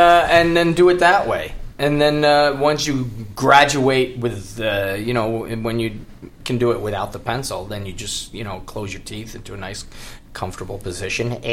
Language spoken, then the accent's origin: English; Aviano, Friuli-Venezia Giulia, Italy; also born or lived in Rome / Naples; I was born in Aviano, which is north of Venice, by Austria. And I lived in Rome for 6 years and Naples for 4 or so. And my family is from Naples.